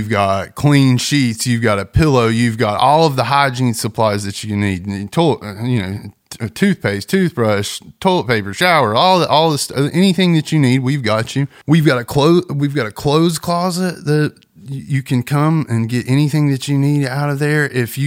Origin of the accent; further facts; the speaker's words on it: Kingsport, Tennessee, United States; I'm some idiot from Kingsport.